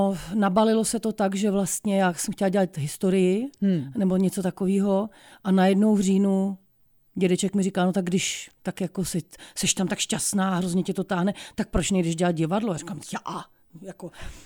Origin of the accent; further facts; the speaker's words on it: Liberec, Liberec Region, Czechia; A já jsem z Liberce